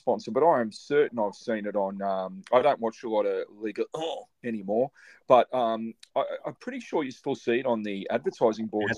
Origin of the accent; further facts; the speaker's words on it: Australia; I'm the token Aussie on the pod. It's part of growing up in Australia.